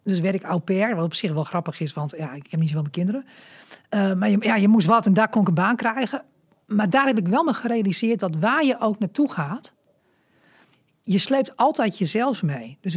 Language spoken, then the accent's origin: Dutch; Groningen, Netherlands; born there; Ik ben natuurlijk een meisje van het Hoge Land. Hè, want ik ben geboren in Westerhemden.